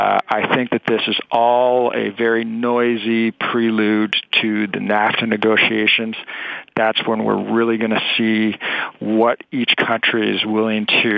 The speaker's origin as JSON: {"language": "English", "country": "Canada", "said": "I can say this as a Canadian"}